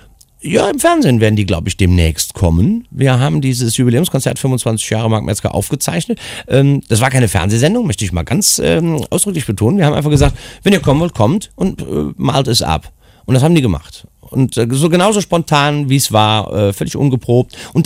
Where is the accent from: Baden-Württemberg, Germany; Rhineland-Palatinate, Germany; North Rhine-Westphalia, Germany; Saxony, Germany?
North Rhine-Westphalia, Germany; Cologne; ich bin eine Kölsche Jung